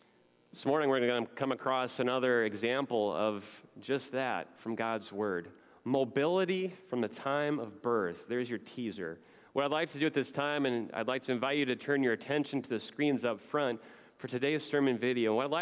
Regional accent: Nebraska, United States; For those of you who haven't heard these stories before, I grew up in Nebraska and then went to the University of Nebraska, so I'm a Cornhusker.

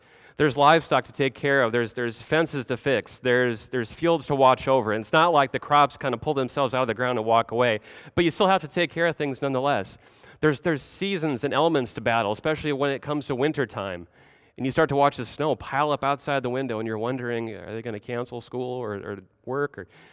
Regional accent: Nebraska, United States; being reminded in a number of different ways, places, and occasions of home, my home state of Nebraska.

